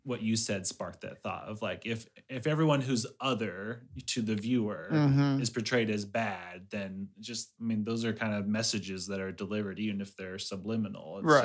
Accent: Ecuador; No, that's something I loved growing up in Ecuador

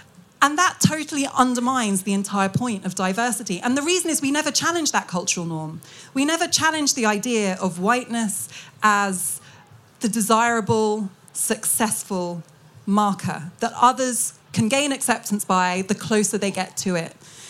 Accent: Wimbledon, London, United Kingdom; because I grew up in Wimbledon, as I said, and I had a sense, and I think this prevails, that I live in Britain

